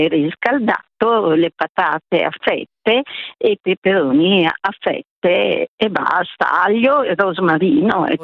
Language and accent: Italian; Cosenza, Calabria, Italy; born there; now in Milan, Italy; Sono nata a Cosenza e vado sul mare a Guardia Piemontese